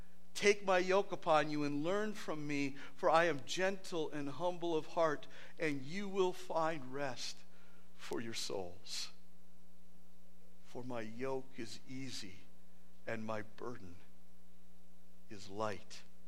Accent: Minnesota, United States; I was from Minnesota, so I went to Minnesota North Star games.

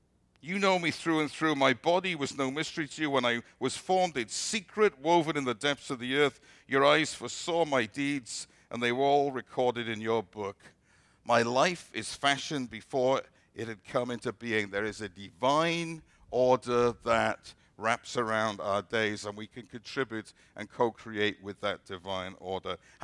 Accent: Wales, United Kingdom; And I grew up in Wales back in the 50s

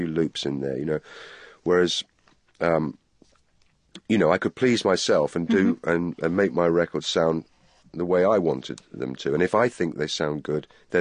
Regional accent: England, United Kingdom; And I'm English as well, so I have a that sort of sensibility.

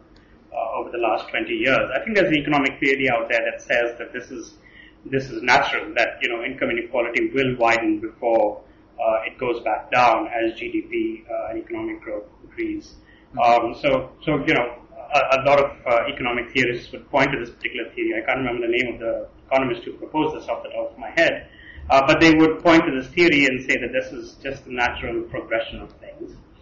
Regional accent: Tamil Nadu, India; affirmative action has been in place for around at least 40 years in my home state of Tamil Nadu, for example, in South India.

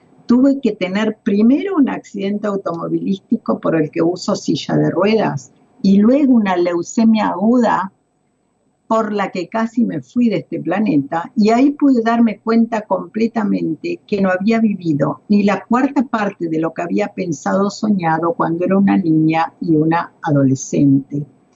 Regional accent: Villa Clara, Entre Ríos, Argentina; la escuela primaria, la escuela secundaria que realicé en mi pueblo, en Villa Clara, Entre Ríos.

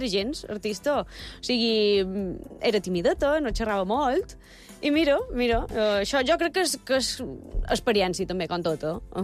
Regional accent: Sant Ferriol, Balearic Islands, Spain; Jo soc de Sant Ferriol, tota la vida he viscut a Sant Ferriol.

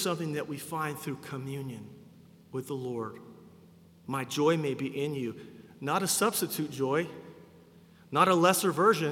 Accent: Oklahoma, United States; I grew up in Oklahoma, and my grandparents had an orchard full of apple trees and peach trees

